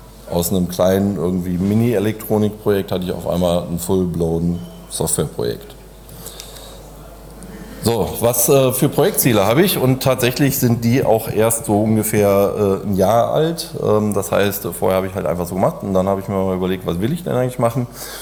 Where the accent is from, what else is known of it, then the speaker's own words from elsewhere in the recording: Cologne, North Rhine-Westphalia, Germany; Ich komme aus Köln